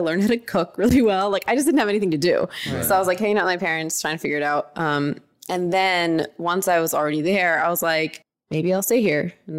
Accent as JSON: {"language": "English", "town": "Bridgewater", "region": "New Jersey", "country": "United States", "tie": "born or raised there", "said": "So I grew up in central Jersey. It's like totally suburbia. It was really nice"}